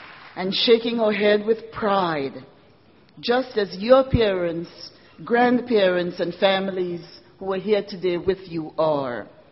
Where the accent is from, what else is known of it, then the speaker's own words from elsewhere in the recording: St. George's, Saint George, Grenada; the story of McGill University captured the imaginations of many during my days growing up in Happy Hill, St. George's, Grenada, a vibrant Caribbean island.